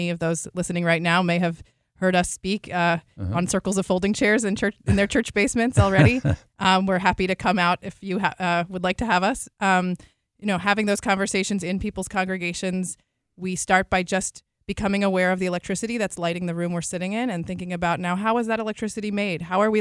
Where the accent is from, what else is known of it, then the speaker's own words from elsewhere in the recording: Baltimore, Maryland, United States; I grew up in Roland Park, went to Bryn Mawr School. My family was very active over several generations at the Chizuk Emunah congregation in Pikesville.